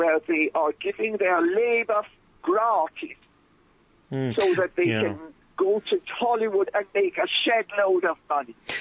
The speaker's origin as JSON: {"language": "English", "country": "Jamaica", "said": "because I'm Jamaican, and everybody knows that Jamaica has, you know, every single color onto the rainbow, all mixed up."}